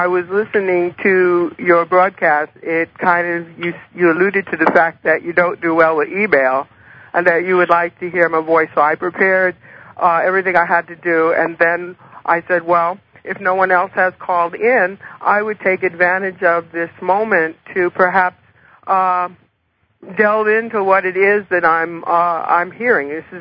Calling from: Hawaii, United States; I'm calling from the beautiful island of Hawaii, Big Island.

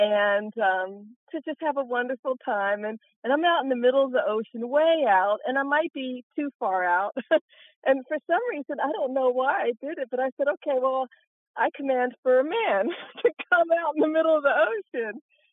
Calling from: Florida, United States; So I'm calling from Florida. I'm so happy to be here.

